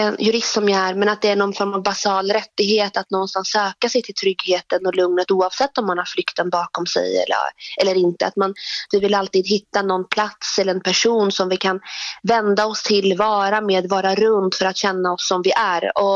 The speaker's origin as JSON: {"language": "Swedish", "country": "Iraq", "moved": "yes", "lives_now": "Sweden"}